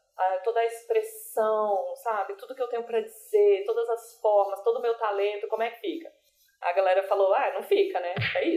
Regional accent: Brasília, Federal District, Brazil; Sou de Brasília e estudei na FAO.

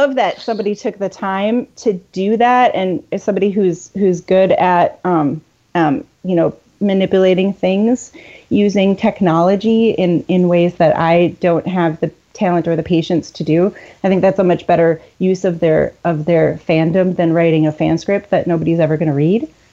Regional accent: United States; because I don't live there, or because I guess I'm American and I'm an ugly American

